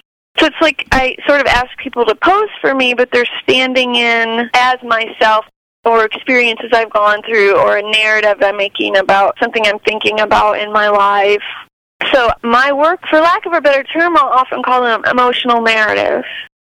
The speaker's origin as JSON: {"language": "English", "region": "Illinois", "country": "United States", "tie": "born or raised there", "lives_now": "Austin, United States", "said": "Yeah. I am originally from Illinois, where I grew up, where my mom lives, and I got a bachelor's degree in graphic design and fine art, moved to St. Louis for a little while"}